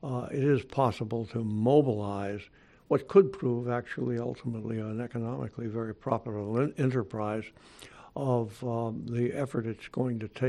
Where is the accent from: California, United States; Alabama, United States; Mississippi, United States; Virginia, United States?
Alabama, United States; It's just I'm glad to be back in my home state because I'm an Alabamian.